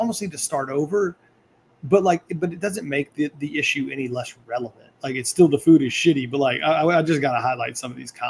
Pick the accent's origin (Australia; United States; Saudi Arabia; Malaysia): United States; Lake Charles, Louisiana; I'm from Lake Charles and we have this old ass facility, the Burton Coliseum, where they host fucking fucking rodeos.